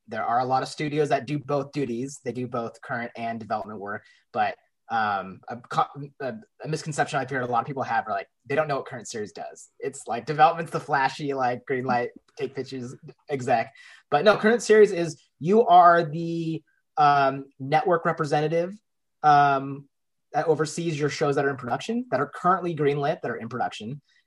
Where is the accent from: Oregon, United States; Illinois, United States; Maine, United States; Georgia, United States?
Oregon, United States; Portland; I mean, I grew up in Portland, Oregon.